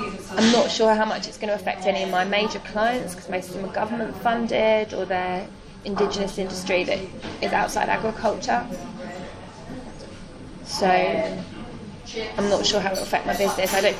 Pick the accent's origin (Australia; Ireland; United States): Ireland; Kilkenny, Leinster; accent: English; also born or lived in England; I'm from Kilkenny. The accent's confusing, but I'm from Kilkenny's home. Yeah, but where are you from, though? I'm from Kilkenny. Where's the accent from, though? Well, the accent's from England.